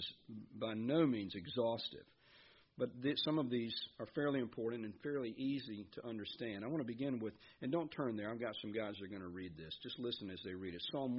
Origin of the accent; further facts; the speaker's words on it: the South, United States; Y'all, I know. And we're from the South.